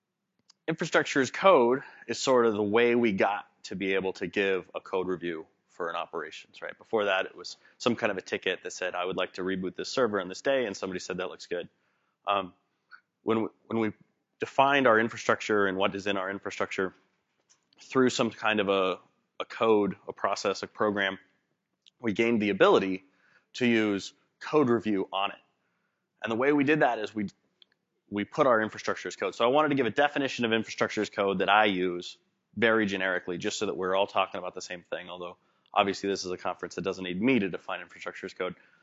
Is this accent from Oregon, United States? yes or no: yes; Portland, Oregon, United States; So I'm from Portland, Oregon, which is pretty far, and I travel a lot